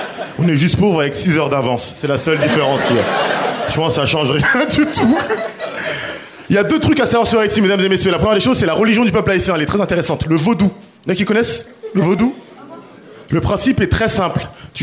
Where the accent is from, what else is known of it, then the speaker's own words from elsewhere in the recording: Île-de-France, France; Moi, j'ai grandi en France et je suis né en France. J'ai grandi en banlieue parisienne.